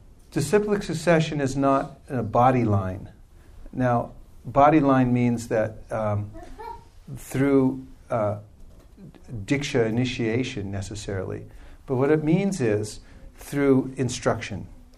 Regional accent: Lafayette, California, United States; also born or lived in Czechoslovakia; I'm from Czechoslovakia. I'm from Lafayette, California. I went to Del Valle High School.

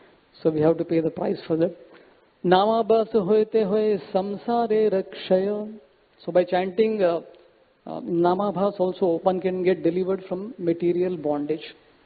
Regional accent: Nizamabad, Telangana, India; I am from South, and I am from the place called as Nizamabad. You can understand from the name itself. We were surrounded by the non-Hindus. The locality was surrounded by non-Hindus.

